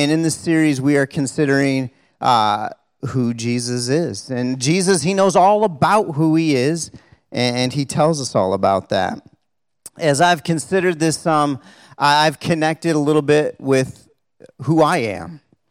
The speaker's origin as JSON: {"language": "English", "country": "Canada", "said": "I'm Canadian. It's who I am."}